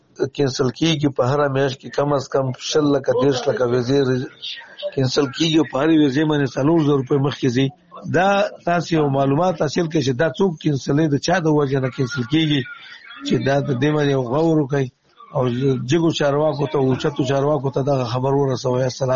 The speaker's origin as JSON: {"language": "Pashto", "region": "Nangarhar", "country": "Afghanistan", "said": "زه یو افغان یم، د ننګرهار ولایت څخه"}